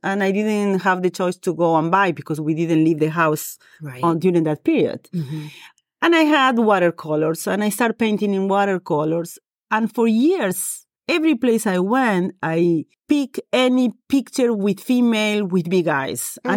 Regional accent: Argentina; English is a second language; moved away as an adult; now in Rochester, United States; I'm a Argentinian native. I was born in Argentina and I moved to the U.S. 26 years ago with my husband, both of us being physicians looking for a different training for our careers. We both established in Rochester, which we call home

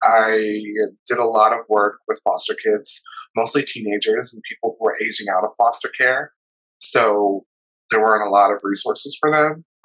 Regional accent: New York, United States; I'm originally from Long Island.

